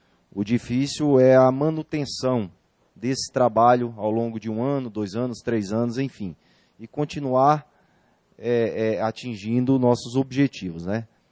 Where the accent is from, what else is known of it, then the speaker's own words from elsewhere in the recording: Goiânia, Goiás, Brazil; Sou de Goiânia, né?